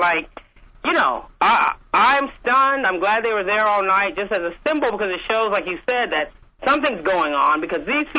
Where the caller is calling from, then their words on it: California, United States; I'm calling from California.